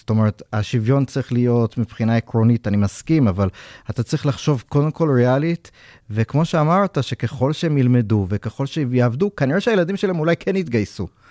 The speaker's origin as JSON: {"language": "Hebrew", "region": "New York", "country": "United States", "tie": "born or raised there", "said": "אני גדלתי בניו יורק בברוקלין, והיה לנו בקהילה חרדית"}